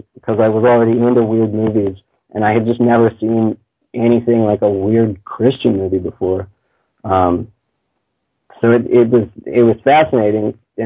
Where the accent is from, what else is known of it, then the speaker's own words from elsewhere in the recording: Virginia, United States; he'd grown up in my hometown in Northern Virginia.